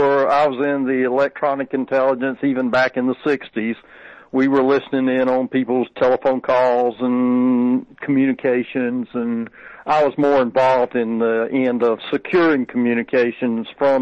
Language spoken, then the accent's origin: English; North Carolina, United States; Native North Carolinian, originally born and raised in North Carolina, went to NC State University.